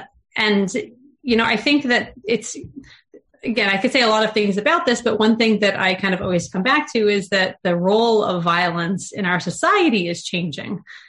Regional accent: South Dakota, United States; I grew up in South Dakota in like an absolute gun owning home

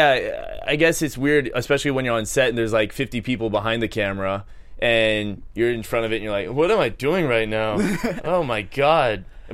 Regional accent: Austin, Texas, United States; I'm from Austin.

